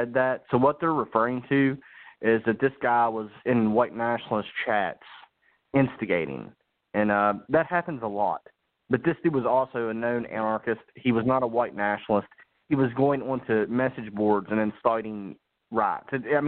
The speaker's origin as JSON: {"language": "English", "region": "West Virginia", "country": "United States", "lives_now": "Florence, United States", "said": "I'm from West Virginia, but I live in Florence, South Carolina, predominantly black area."}